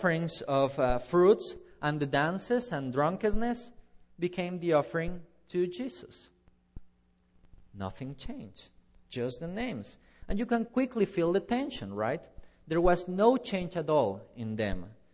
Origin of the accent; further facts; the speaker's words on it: Quito, Pichincha, Ecuador; Dear congregation of the Lord, in my hometown, Quito, there is this big old Roman Catholic church building that is very important